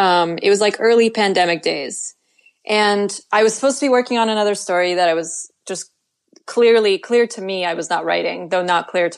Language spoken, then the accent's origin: English; Russia; English is a second language